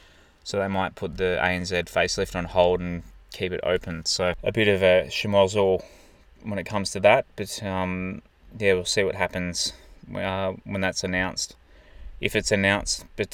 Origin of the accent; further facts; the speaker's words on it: New South Wales, Australia; But I grew up on the Central Coast and we all had our teams.